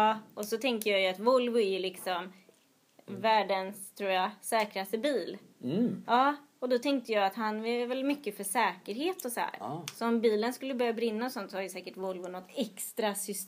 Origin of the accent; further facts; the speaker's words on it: Stockholm, Stockholm County, Sweden; jag är född och uppvuxen i Stockholm.